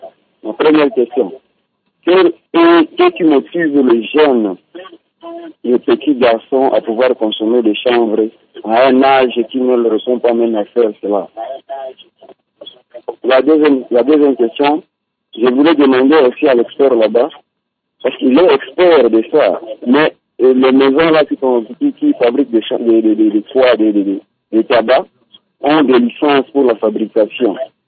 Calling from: Bukavu, South Kivu, DR Congo; Parce que nous trouvons ici, chez nous, à Bukavu

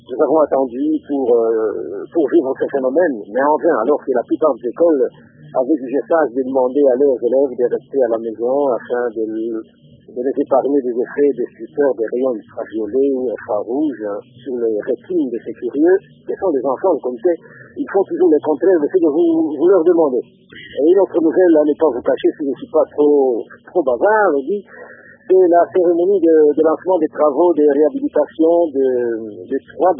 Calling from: Kananga, Kasaï-Central, DR Congo; Bien chez nous à Kananga, l'actualité est dominée par la rentrée parlementaire

